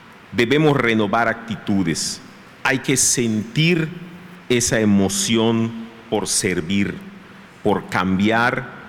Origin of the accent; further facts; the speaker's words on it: Yucatán, Mexico; como cualquier ciudadano, como cualquier yucateco, pueda recibir el saludo de la gente como lo recibo hoy